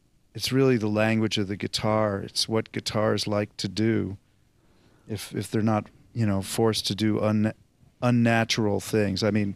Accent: New Jersey, United States; I grew up in New Jersey, but it wasn't that far from New York, and in fact, it was even closer to Newark.

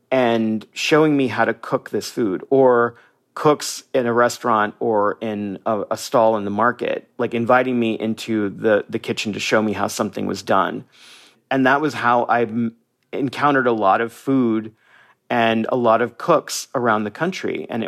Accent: United States; you know, I'm a Mexican-American. I am an American.

